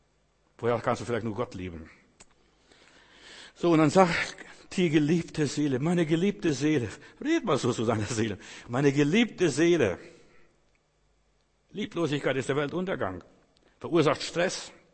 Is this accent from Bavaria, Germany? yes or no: no; Berlin, Germany; Ich bin Berliner, aber die meisten Berliner sind Eingeschmeckte.